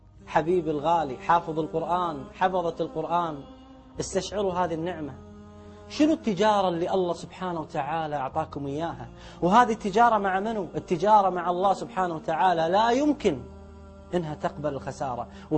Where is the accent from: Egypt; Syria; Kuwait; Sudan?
Kuwait; احنا في بلدنا الكويت ولله الحمد